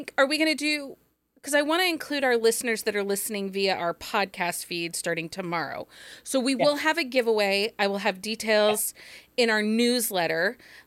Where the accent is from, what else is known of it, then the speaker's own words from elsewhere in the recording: Ohio, United States; And I'll be like, "Oh, I'm from Northwest Ohio over by Toledo."